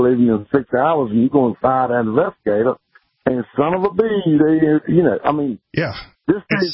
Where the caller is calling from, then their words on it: Chester, Virginia, United States; Chester, Virginia.